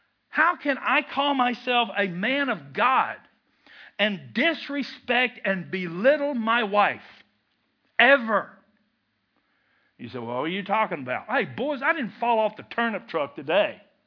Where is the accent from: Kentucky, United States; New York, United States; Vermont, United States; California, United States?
Kentucky, United States; I'm from Kentucky. Forgive me.